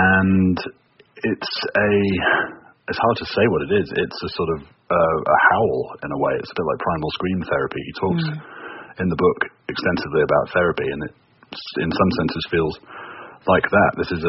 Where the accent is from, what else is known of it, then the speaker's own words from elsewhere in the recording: United Kingdom; I've been reading a lot of coverage back home, I'm still British